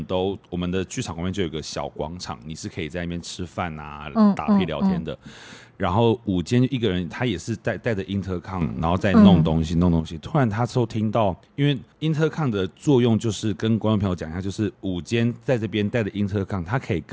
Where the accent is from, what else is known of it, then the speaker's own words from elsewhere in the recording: Pingtung County, Taiwan; 因为我在屏东医院出生，出生完坐完月子之后，我妈就接回家了，就在我屏东的老家